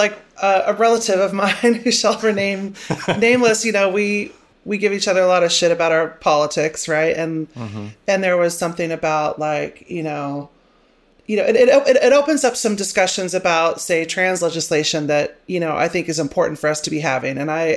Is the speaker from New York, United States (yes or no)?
no; Manhattan, Kansas, United States; And when I was growing up in Manhattan, you know, there was like one gay guy in town.